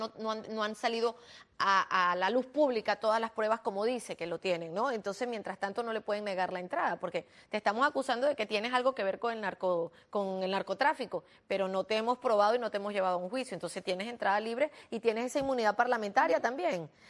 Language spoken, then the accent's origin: Spanish; Venezuela; now in United States; los que estamos acá en los Estados Unidos y no somos adeptos al gobierno de Maduro, sino que nos vinimos precisamente por no estar de acuerdo con este sistema que se implementó en Venezuela